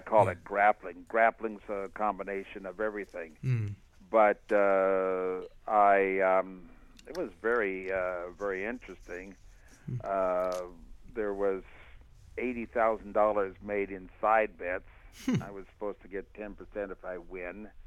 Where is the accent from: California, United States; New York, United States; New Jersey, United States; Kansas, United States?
California, United States; Los Angeles; we couldn't have it in Los Angeles, which was my hometown